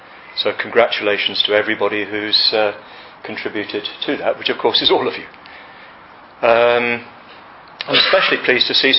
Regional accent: Chatham, South East England, United Kingdom; born there; There's a bit of a team from Kent here. I was born in Chatham more years ago than I care to remember.

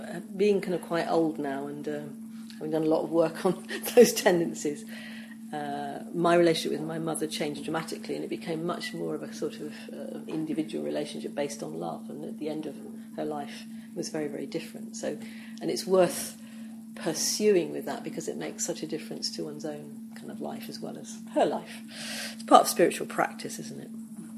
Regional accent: England, United Kingdom; I'm English, I'm white, I'm working class, I'm a woman.

